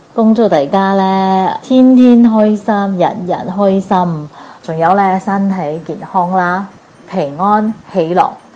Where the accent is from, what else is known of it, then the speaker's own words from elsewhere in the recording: Singapore; 各位哥哥姐姐大家好，我是新加坡的